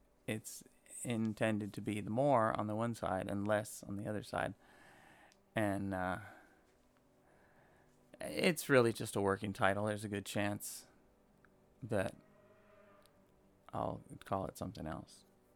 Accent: California, United States; I'm from a little town up in the foothills in San Gabriel Valley.

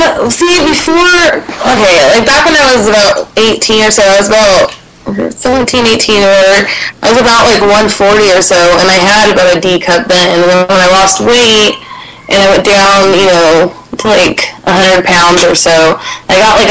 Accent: Beaumont, California, United States; In Beaumont, California.

